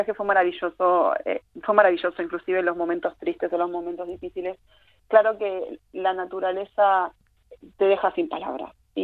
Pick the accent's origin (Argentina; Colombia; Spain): Argentina; yo vengo de Argentina, la situación económica nuestra nunca es favorable